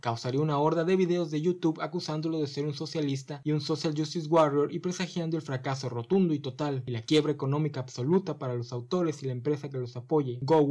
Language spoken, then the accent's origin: Spanish; Mexico; Como mexicano es poco probable que la comida inglesa me parezca sabrosa, con su fama de insípida